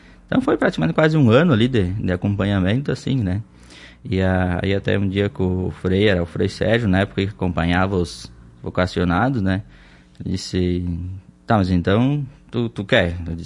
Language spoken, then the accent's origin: Portuguese; Marau, Rio Grande do Sul, Brazil; sou aqui de Marau, lá então do interior, né, onde eu me nasci, me criei e saí de lá para ir para o seminário. Fiquei todo o tempo então lá, desde criança, na comunidade de Santo Agostinho, lá o meu berço.